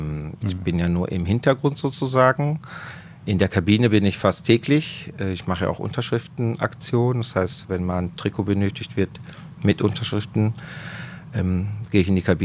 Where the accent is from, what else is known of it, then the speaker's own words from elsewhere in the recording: Naples, Campania, Italy; now in Dortmund, Germany; ich komme aus Neapel, gebürtiger Neapolitaner, 1974 nach Dortmund gekommen mit meinen Eltern, hier meine Schule absolviert.